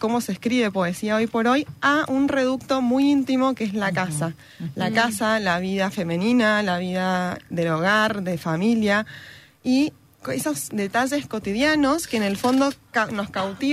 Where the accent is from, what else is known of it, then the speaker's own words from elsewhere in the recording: Mendoza, Argentina; yo soy mendocina, viví siempre aquí, estudié en la Universidad Nacional de Cuyo